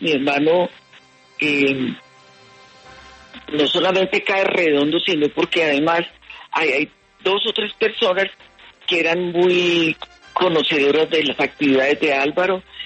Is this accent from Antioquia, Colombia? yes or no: yes; Medellín, Antioquia, Colombia; una persona que creció en el barrio donde nosotros nos criamos en Medellín.